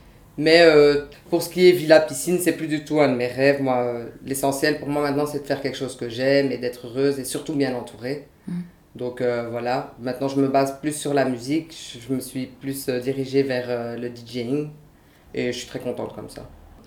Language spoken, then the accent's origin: French; Brussels, Brussels-Capital Region, Belgium; j'ai grandi à Laeken à Bruxelles, donc dans une cité, pendant plus ou moins 20 ans.